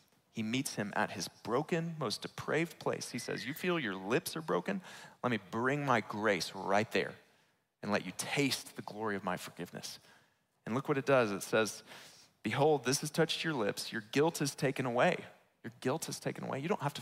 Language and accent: English; Baytown, Texas, United States; My parents, I grew up in Baytown, Texas.